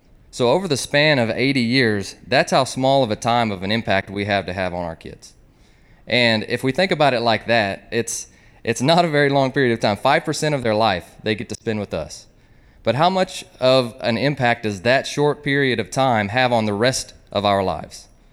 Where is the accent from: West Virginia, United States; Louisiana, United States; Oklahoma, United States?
Oklahoma, United States; Tulsa; I'm from Union High School in Tulsa, Oklahoma